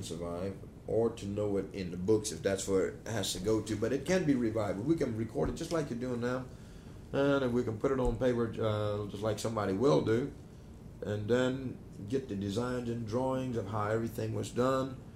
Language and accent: English; Florida, United States; I'm not an Indian. I never touched the shores of India yet. I'm a Miccosukee Indian, part Irish. And then we're tagged with the name Seminole.